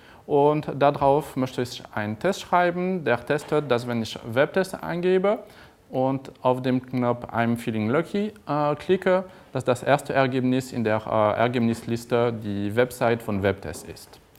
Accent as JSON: {"language": "German", "country": "France", "second_language": "German", "lives_now": "Germany", "said": "So, wie ich das nicht verstecken kann, bin ich Franzose. Ich arbeite aber in Deutschland, ich wohne in der Nähe von Bonn."}